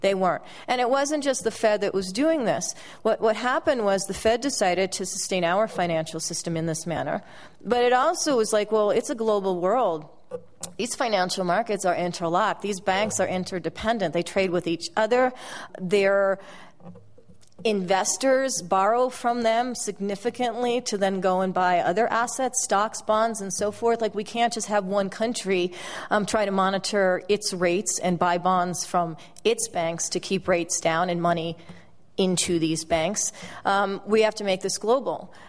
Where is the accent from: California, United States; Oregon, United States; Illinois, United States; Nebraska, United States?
California, United States; I'm from California. I live partly in LA and in a town called Ojai, which was affected by the Thomas Fire in December.